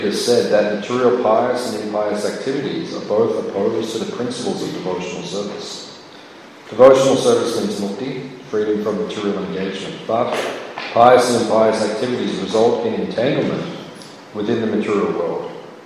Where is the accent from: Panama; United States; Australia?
Australia; Melbourne, Victoria; Because I grew up in Melbourne, Western culture, out in Eltham, like north from me. So I grew up here, and I went to church.